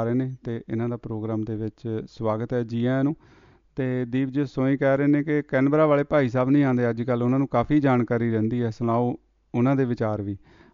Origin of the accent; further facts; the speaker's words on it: Punjab, India; moved away; ਅਸੀਂ ਇੰਡੀਆ ਦੇ ਹਿਸਾਬ ਨਾਲ, ਪੰਜਾਬੀ ਹਿਸਾਬ ਨਾਲ ਅਸੀਂ ਇਹ ਕਹਿੰਦੇ ਅਸੀਂ ਕਮਾਉਣ ਆਏ ਹਾਂ, ਅਸੀਂ ਪੈਸੇ ਲੈ ਕੇ ਨਹੀਂ ਆਉਂਦੇ